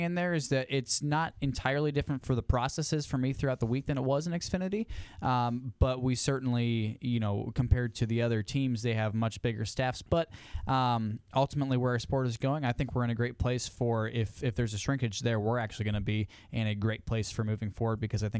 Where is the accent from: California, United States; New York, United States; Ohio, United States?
Ohio, United States; So for a little background here, I'm from Ohio